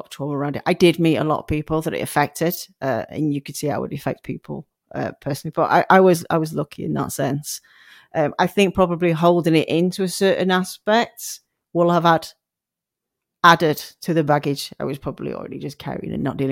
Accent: Sheffield, Yorkshire and the Humber, United Kingdom; I was growing up in Sheffield

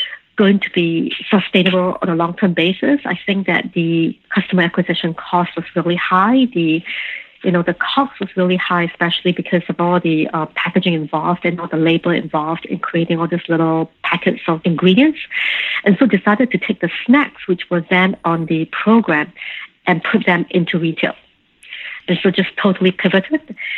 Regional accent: Singapore; moved away as an adult; also born or lived in London; now in United States; I grew up in Singapore, and when I graduated, I ended up working in London for about 8 years.

